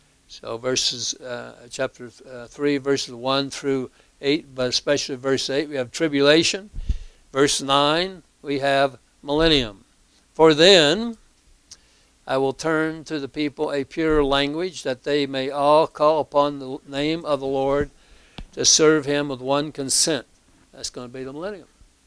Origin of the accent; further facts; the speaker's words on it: Indiana, United States; I'm from Indiana, so it's going to be Hoosier language.